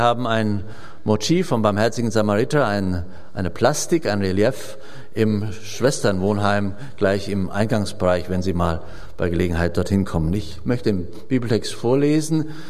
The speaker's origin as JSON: {"language": "German", "region": "Hesse", "country": "Germany", "tie": "born there", "said": "Sie haben gemerkt, ich bin nicht in Solingen geboren, sondern in Mittelhessen. Jede Silbe verrät das eigentlich."}